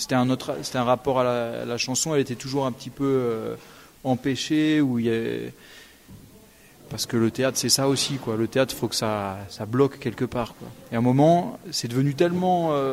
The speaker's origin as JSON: {"language": "French", "town": "Vaour", "region": "Occitanie", "country": "France", "said": "On vient du Tarn, on vient de Vaourde, un petit village dans le Tarn."}